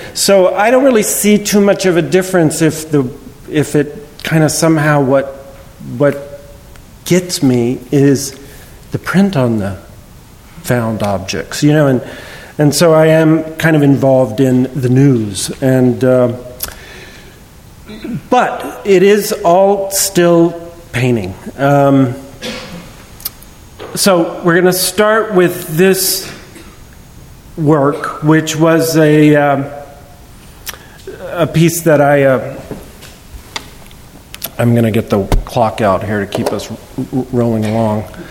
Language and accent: English; San Antonio, Texas, United States; I grew up here in San Antonio.